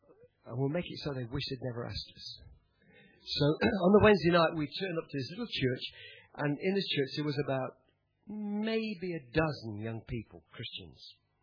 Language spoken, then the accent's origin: English; Nottingham, East Midlands, United Kingdom; born there; I come, as you've heard, as you tell, from the UK. I was born in Nottingham.